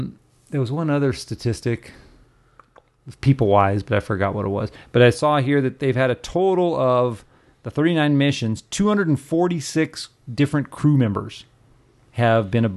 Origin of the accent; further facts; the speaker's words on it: New Mexico, United States; that's my home state, New Mexico, but I wasn't anywhere near there.